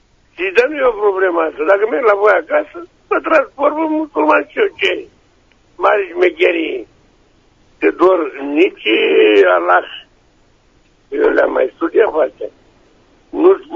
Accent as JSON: {"language": "Romanian", "town": "Brăila", "region": "Brăila County", "country": "Romania", "said": "sunt de la Brăila."}